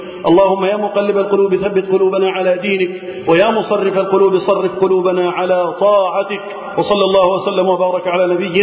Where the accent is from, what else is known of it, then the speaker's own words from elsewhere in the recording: Egypt; بلدنا مصر